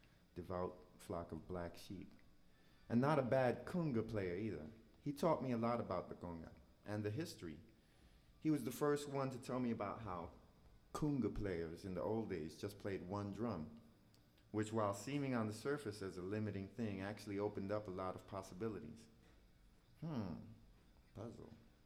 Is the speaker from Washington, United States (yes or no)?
no; Brooklyn, New York, United States; Sid was an old man in Brooklyn I knew when I was growing up in Bushwick.